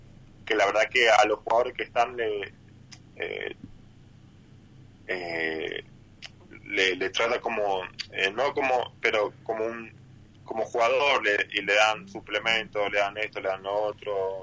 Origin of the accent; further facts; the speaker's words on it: 25 de Mayo, Misiones, Argentina; No, 25 de mayo.